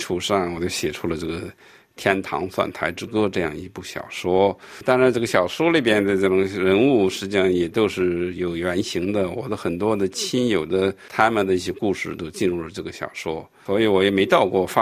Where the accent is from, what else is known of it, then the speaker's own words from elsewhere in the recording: Shandong, China; 当时在我的故乡山东的一个县里边